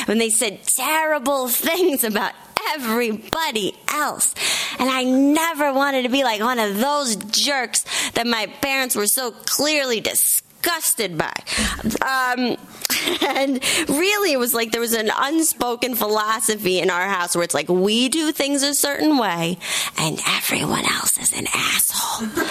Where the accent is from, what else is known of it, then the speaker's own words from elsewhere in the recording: California, United States; I'm from California. If we had this, it'd be like, school's closed.